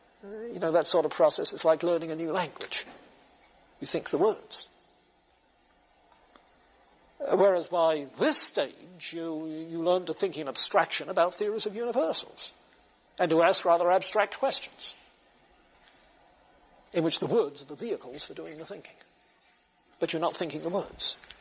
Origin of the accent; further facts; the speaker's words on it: United Kingdom; as a kid growing up in Britain, I thought of America in terms of skyscrapers and Hollywood movies.